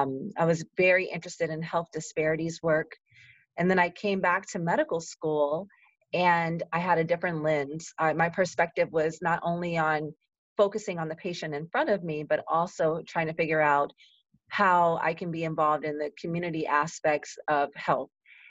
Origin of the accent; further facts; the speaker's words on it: Los Angeles, California, United States; So I'm a California girl. I'm born and raised in Los Angeles